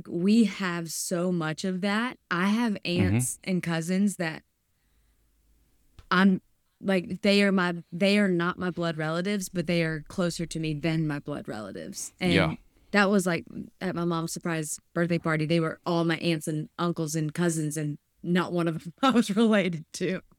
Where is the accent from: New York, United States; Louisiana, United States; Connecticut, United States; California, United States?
Louisiana, United States; We're Cajun. What was it? We're Cajun.